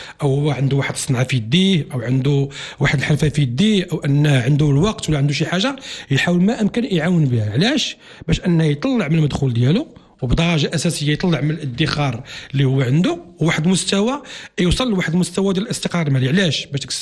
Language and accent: Arabic; Morocco; في حين ان مثلا حنا عندنا في المغرب عندنا الاغلبيه ديال الناس كيكونوا خدامين 10 سنين 15 عام 20 سنه في نفس الخدمه